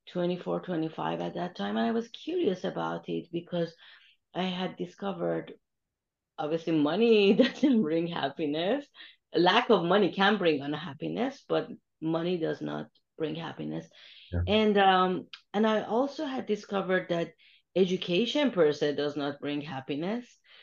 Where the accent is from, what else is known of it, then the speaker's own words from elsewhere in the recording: Iran; Basically, I come from Iran originally, so I come from a land of Sufi poets, Hafiz and Khayyam and Rumi